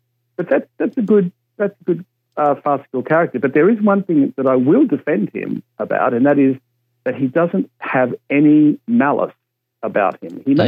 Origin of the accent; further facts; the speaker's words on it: Maryborough, Australia; And I grew up in Maryborough.